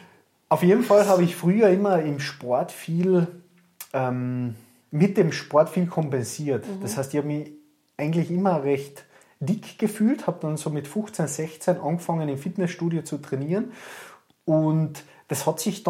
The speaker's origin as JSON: {"language": "German", "town": "Spittal an der Drau", "region": "Carinthia", "country": "Austria", "said": "Naja, ich bin ja ursprünglich Kärntner, wie man leicht hört. Und ja, ich bin aus Spital da, wo wir jetzt das Studio haben"}